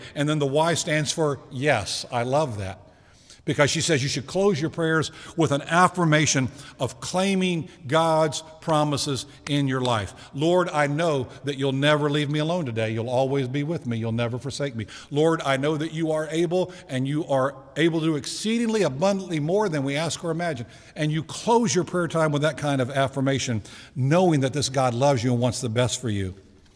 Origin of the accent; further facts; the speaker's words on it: Eastern Shore, United States; I grew up on the Eastern Shore where they grew peanuts.